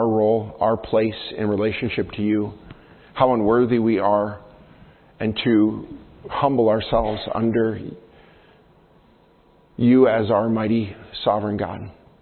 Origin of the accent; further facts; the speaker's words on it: New York, United States; I know I've talked to you before about growing up in the Adirondacks and hiking different mountain trails.